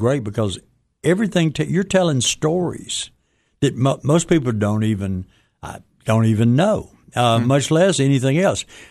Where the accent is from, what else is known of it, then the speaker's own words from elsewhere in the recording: Mississippi, United States; I'm Chickasaw from Mississippi, but my wife is Cherokee Indian blood from West Tennessee.